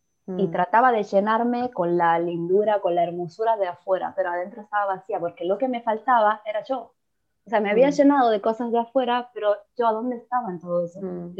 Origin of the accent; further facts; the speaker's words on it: Rome, Lazio, Italy; Spanish is a second language; decidí de volver a mis raíces, de dejar México y de dejar a mi pareja. Entonces volví a mi casa, que es aquí donde estoy, en las afueras de Roma. Y desde que puse mis pies en mi país, en mi casa